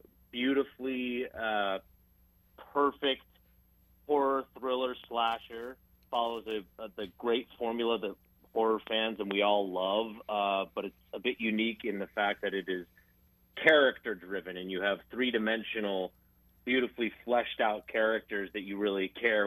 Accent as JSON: {"language": "English", "region": "New Hampshire", "country": "United States", "tie": "born or raised there", "said": "I grew up in New Hampshire, so just south of you guys."}